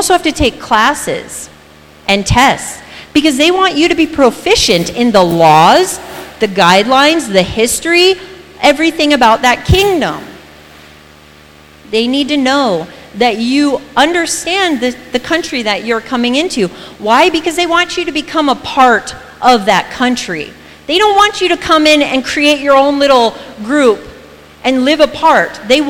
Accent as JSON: {"language": "English", "country": "United States", "said": "I get that you guys don't like gum, but I do, and I'm an American, and it's legal in America"}